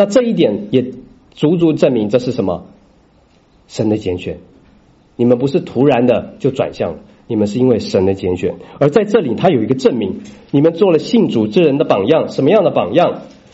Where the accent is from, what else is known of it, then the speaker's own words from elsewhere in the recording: China; 尤其我们中国人，不论是你是或者是亚洲人，我们在那里都有一些异教的信仰和 background。